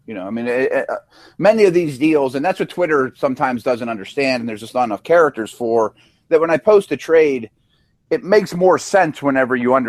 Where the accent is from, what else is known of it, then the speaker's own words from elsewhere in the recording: Pittsburgh, Pennsylvania, United States; My favorite tanking story ever, everyone knows I'm from Pittsburgh.